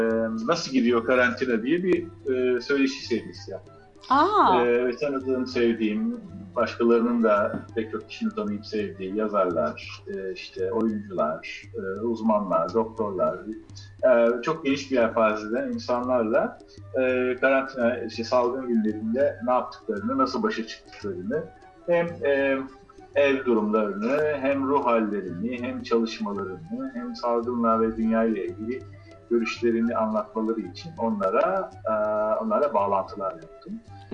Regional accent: İzmir, Turkey; İzmir'de doğdum, büyüdüm.

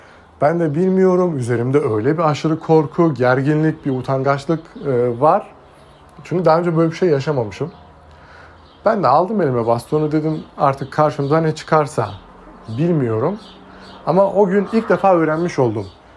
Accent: Batman, Batman Province, Turkey; Batmanlıyım. 22 yaşındayım.

